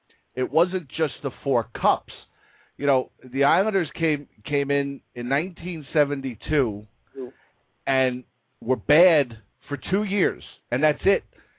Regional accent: Bayonne, New Jersey, United States; I grew up in Bayonne. Which oddly enough was Islander territory back when I was growing up.

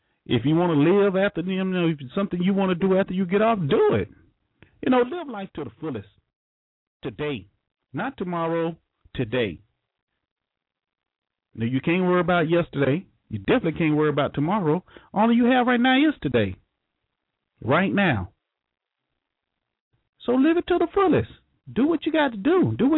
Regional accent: Florida, United States; Now, you know, look, I was raised in Florida, okay? I'm going to tell you, I was raised in Florida.

